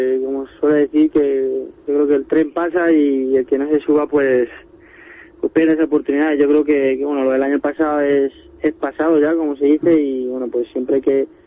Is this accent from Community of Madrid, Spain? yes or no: yes; Torre de la Alameda, Community of Madrid, Spain; No, soy de Torre de la Alameda.